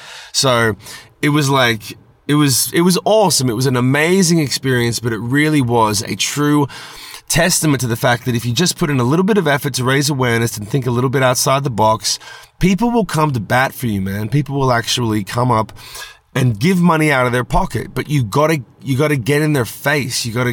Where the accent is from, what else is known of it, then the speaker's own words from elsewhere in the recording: Australia; I'm from Australia.